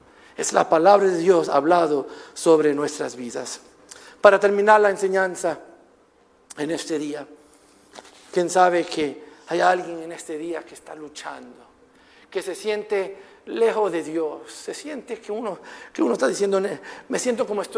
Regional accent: Puerto Rico; Nacido y criado aquí, puertorriqueño, a mí me encanta el arroz blanco y habichuelas.

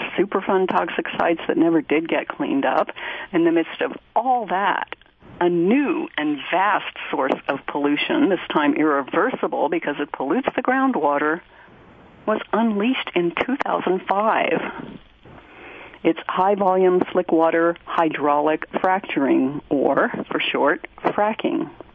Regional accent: Ohio, United States; In my home state of Ohio, Governor Kasich, Republican Governor Kasich

